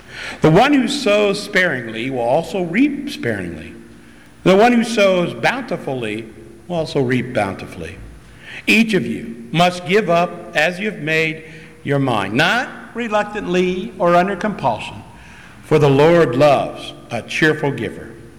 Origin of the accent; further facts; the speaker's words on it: Akron, Ohio, United States; But I grew up here in Akron.